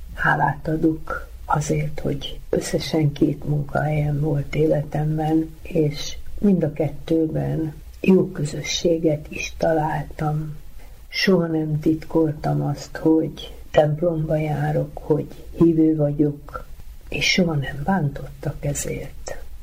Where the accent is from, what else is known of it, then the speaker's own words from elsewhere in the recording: Hungary; Köszönöm azt, hogy magyarnak születtem, és köszönöm a családomat, hogy pont ide kellett megérkeznem, a gyermekkort, ahol megkaptuk azt a nevelést